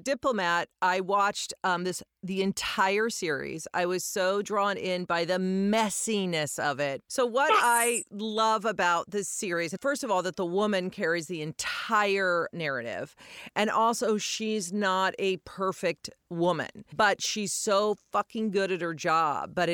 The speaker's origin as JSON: {"language": "English", "region": "Colorado", "country": "United States", "tie": "born or raised there", "said": "I grew up in Colorado."}